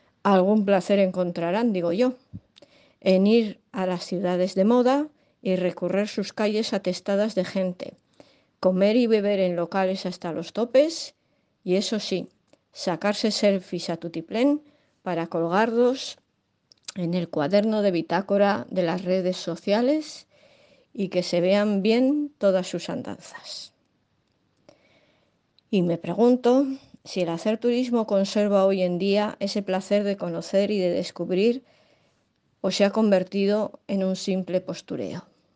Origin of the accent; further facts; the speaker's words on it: Bilbao, Basque Country, Spain; Hace ya unos cuantos años que vivo en el casco viejo de Bilbao. Aunque como bilbaína lo conozco de toda la vida